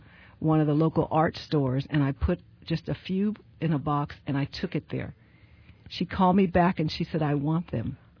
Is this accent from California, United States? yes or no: yes; Vallejo, California, United States; I grew up in Vallejo.